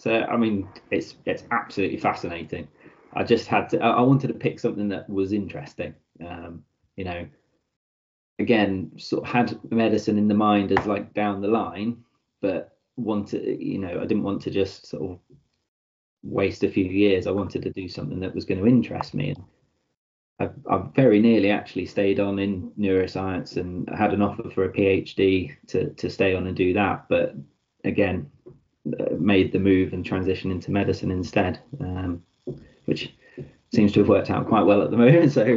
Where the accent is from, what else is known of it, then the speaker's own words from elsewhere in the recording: South East England, United Kingdom; Originally from down south anyway. So I was sort of born and raised and schooled in sort of Kent.